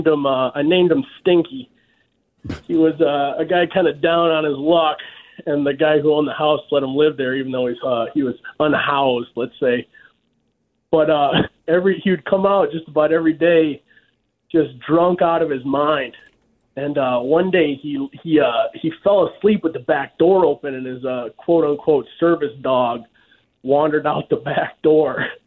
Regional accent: Detroit, Michigan, United States

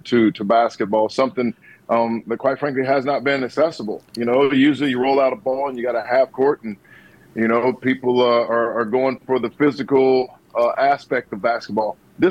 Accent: Indianapolis, Indiana, United States; I was born and raised in Indianapolis, so I'm a Hoosier native.

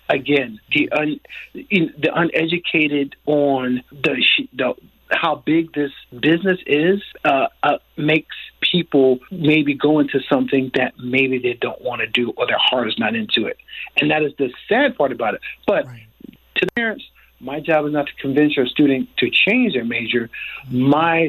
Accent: New Jersey, United States; Well, you know, I'm from New Jersey.

